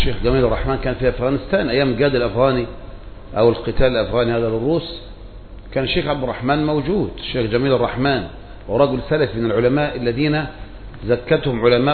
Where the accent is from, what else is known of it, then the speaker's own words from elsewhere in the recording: Egypt; ده احنا مصريين على قد حالنا يا عم، طيبين فلاحين على قد حالنا